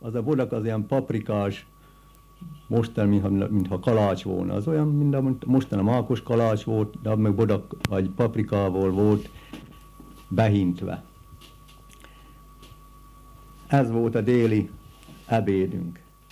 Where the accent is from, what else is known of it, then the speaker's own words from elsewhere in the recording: Zlatná na Ostrove, Nitra Region, Slovakia; Itt születtem Aranyoson, apám idevalósi volt, anyám az nagykeszirű származott